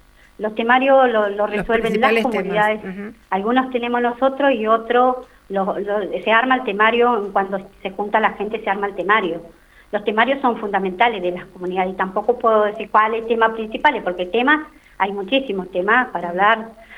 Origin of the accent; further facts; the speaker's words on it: Ipetren Chico, Río Negro, Argentina; Si yo bien vengo de comunidades, la comunidad en la cual pertenezco es la Los Penimapu, soy del Ipetren Chico, para alguien que no se ubica, estoy a 130 kilómetros de Ingeniero Jacobacci, en la cual me crié